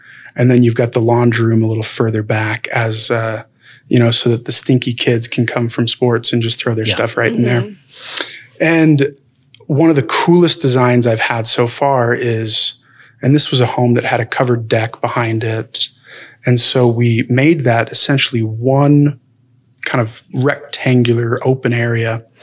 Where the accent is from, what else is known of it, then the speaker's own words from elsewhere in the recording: Utah, United States; I'm from Utah born and raised, and my grandmother would have said that there's a flex room and a celestial room.